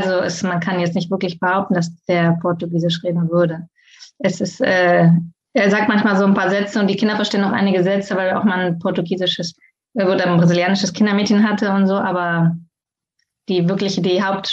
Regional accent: Bonn, North Rhine-Westphalia, Germany; moved away as an adult; now in Madrid, Spain; ursprünglich komme ich aus Bonn, lebe jetzt aber seit 11 Jahren in Madrid.

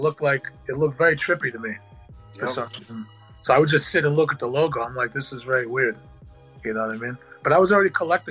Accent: Long Beach, New York, United States; I grew up in a town called Long Beach, like where I was born in New York.

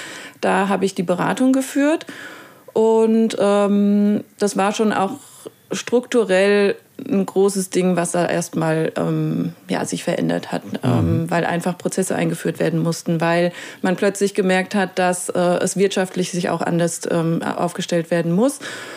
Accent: Aschaffenburg, Bavaria, Germany; Ich bin Aschaffenburgerin, bin in Aschaffenburg geboren, habe dort auch studiert

